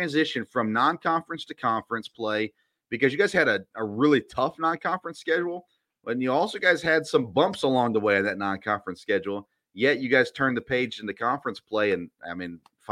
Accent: Tennessee, United States; I grew up in Middle Tennessee, and my family hated Vanderbilt and everything except for baseball

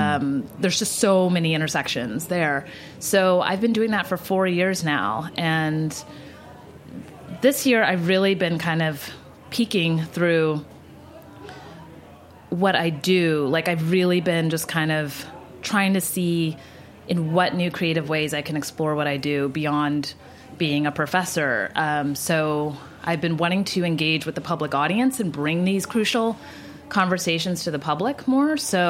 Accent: Texas, United States; now in New York, United States; I'm from Texas, and I moved to New York to enroll in a master's program called Fashion Studies at Parsons School of Design.

